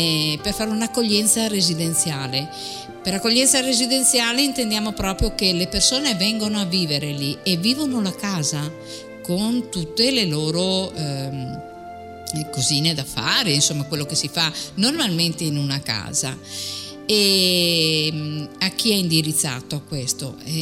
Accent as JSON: {"language": "Italian", "town": "Rovigo", "region": "Veneto", "country": "Italy", "said": "sono di Rovigo"}